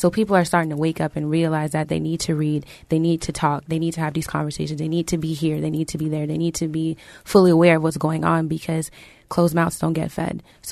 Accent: Miami, Florida, United States; now in Fort Myers, United States; I'm originally from Miami, so the community down there is completely different from what's in Fort Myers

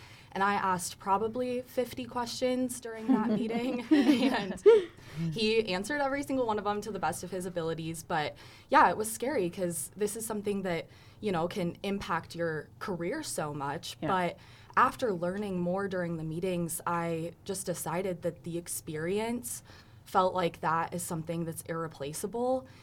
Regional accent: Rapid City, South Dakota, United States; Yeah, so I am from Rapid City. I grew up in South Dakota, love South Dakota.

